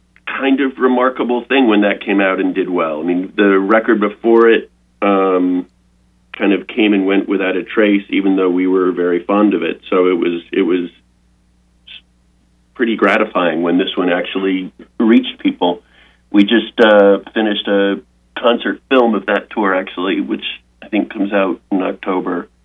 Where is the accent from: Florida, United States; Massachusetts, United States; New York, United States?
Massachusetts, United States; Boston; And we're both from Boston. I'm a failed Red Sox supporter.